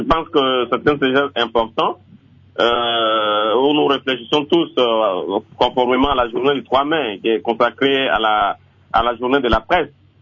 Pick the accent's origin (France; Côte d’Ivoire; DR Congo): DR Congo; Mbandaka, Équateur; je vois même chez moi à l'Équateur, en Bandaka